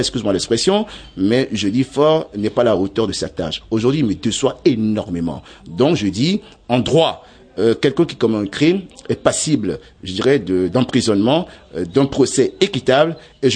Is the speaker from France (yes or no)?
no; Togo; Mais chez nous au Togo, ben non, on manifeste